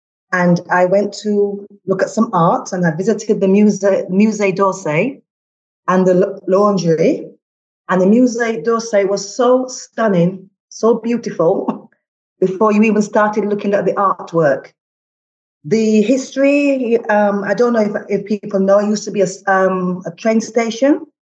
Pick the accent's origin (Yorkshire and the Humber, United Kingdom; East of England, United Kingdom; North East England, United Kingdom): Yorkshire and the Humber, United Kingdom; moved away as an adult; also born or lived in London; now in Geneva, Switzerland; I was born in London. I lived in London until I was 7, and then my parents moved to Yorkshire. My family are from Jamaica. I lived in Yorkshire for roughly 10 years, and then I moved back to London, where I stayed until I moved to Geneva